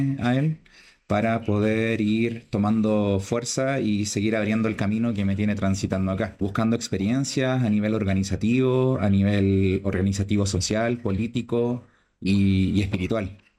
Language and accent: Spanish; Panguipulli, Los Ríos, Chile; Vengo de Gualmapu, Pangipulli, estoy viviendo allá. … Estoy en un proceso de recuperación de mi identidad cultural después de varios desplazamientos forzados de mi familia